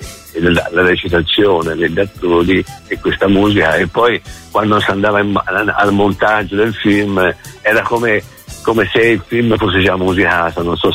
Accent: Prato, Tuscany, Italy; also born or lived in Florence; la Prato che ci ha visto nascere e crescere, in fondo. Noi siamo tutti e due nati a Firenze

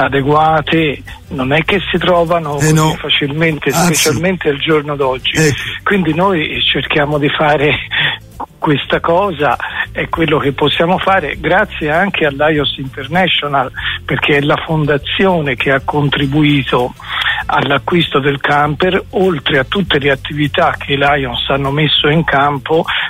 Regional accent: Poggio a Caiano, Tuscany, Italy; perché noi siamo di Poggio a Caiano

